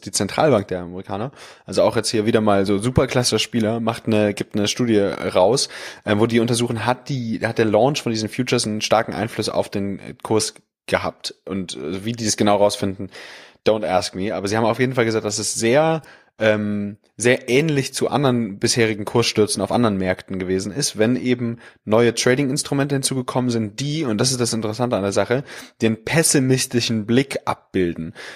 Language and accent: German; Germany; Und der Name hat mich als Deutscher irgendwie so ein bisschen abgeschreckt.